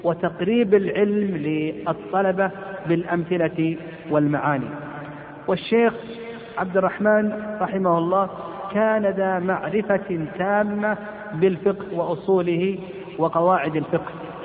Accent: Al-Qassim, Saudi Arabia; وقد عاصرنا بعض المشايخ عندنا في القصيم

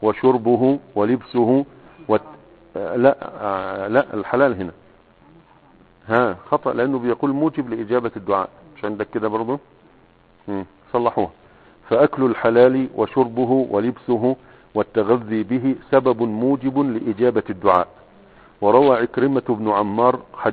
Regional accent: Egypt; وعندنا في مصر

